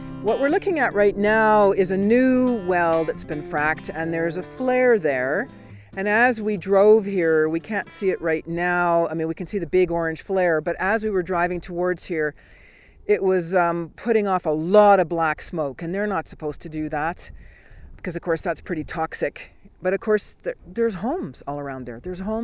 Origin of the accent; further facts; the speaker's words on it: Rosebud, Alberta, Canada; from Rosebud, Alberta. And we're now in Rosedale, about 45 minutes drive northeast to get potable water.